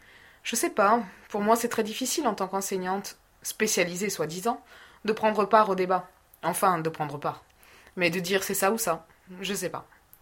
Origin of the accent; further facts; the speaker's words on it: Biarritz, Nouvelle-Aquitaine, France; Je suis née ici, hein, puis j'ai toujours habité ici. Voilà. Pur produit, pur produit.